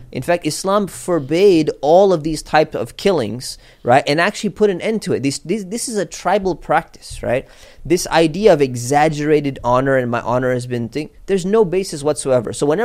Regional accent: United States; Yeah, but like as an American, right, this doesn't concern me so much.

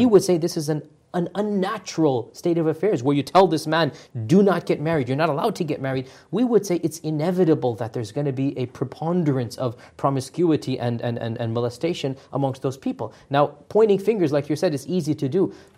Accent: Connecticut, United States; I'm from Connecticut, and in Connecticut they've already passed the bill.

